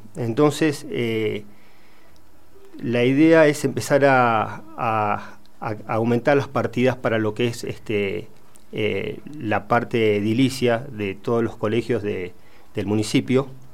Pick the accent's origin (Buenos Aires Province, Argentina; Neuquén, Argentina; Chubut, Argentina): Chubut, Argentina; Comodoro Rivadavia; born there; now in Luján de Cuyo, Argentina; 53 años, estoy casado, tengo dos hijos. Hace 7 años que vivo en el departamento de Luján, 45 en Mendoza, y nací en Comodoro Rivadavia, Chubut.